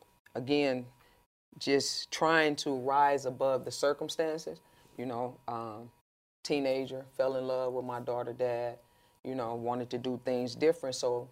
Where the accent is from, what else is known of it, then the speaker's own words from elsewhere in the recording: St. Louis, Missouri, United States; I came from St. Louis, Missouri. If anybody know anything about Missouri, St. Louis, the Midwest, you know, in the trenches for real.